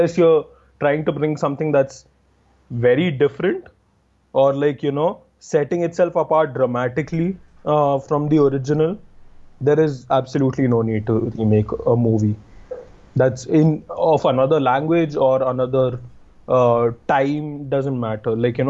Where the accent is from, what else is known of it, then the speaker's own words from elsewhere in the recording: Mumbai, Maharashtra, India; Yeah, my parents are Keralite. I've been born and brought up in Bombay.